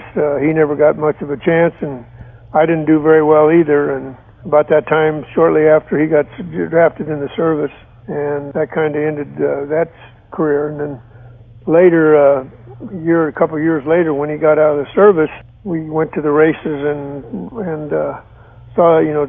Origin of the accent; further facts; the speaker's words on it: Texarkana, Arkansas, United States; born there; Yeah, actually, I was born in Texarkana, Arkansas, and my mother worked for a judge